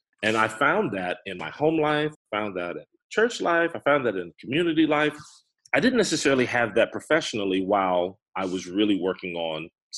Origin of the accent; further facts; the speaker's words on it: Raleigh, North Carolina, United States; I was born and raised 1970s in Raleigh, North Carolina, small family of four, and got a very interesting start.